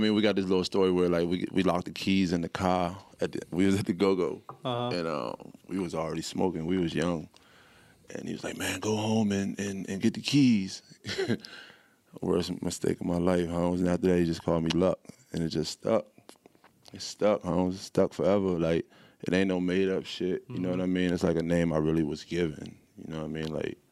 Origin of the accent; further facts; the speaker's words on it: Manassas, Virginia, United States; When I went down there, it was crazy because I grew up in Manassas.